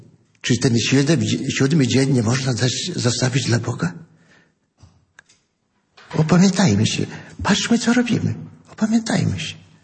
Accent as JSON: {"language": "Polish", "town": "Sokoły", "region": "Podlaskie Voivodeship", "country": "Poland", "tie": "born there", "said": "Urodziłem się w parafii Sokoły, 7 kilometrów mieliśmy do kościółka."}